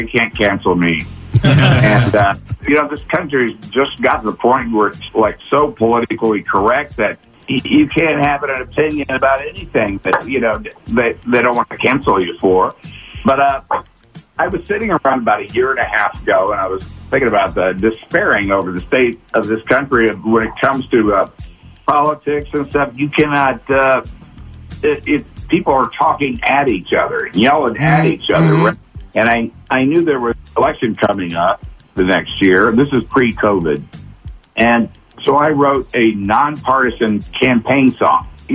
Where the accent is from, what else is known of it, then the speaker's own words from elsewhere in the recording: Houston, Texas, United States; I grew up in Houston.